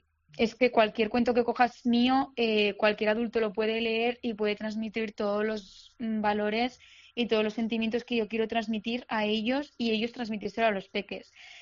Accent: Zaragoza, Aragon, Spain; ella es de Murcia y yo soy de Zaragoza.

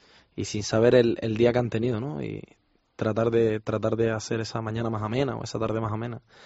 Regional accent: Canary Islands, Spain; Canarión y Herreño, Islas Canarias.

